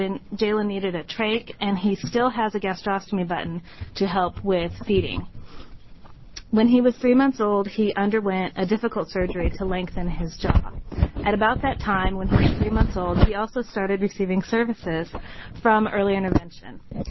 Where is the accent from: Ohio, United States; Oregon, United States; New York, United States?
Oregon, United States; I'm from Clackamas County.